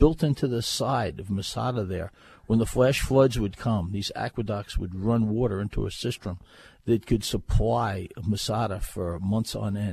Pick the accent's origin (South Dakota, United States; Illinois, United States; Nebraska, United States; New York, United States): New York, United States; I'm from Hapag, Long Island, New York.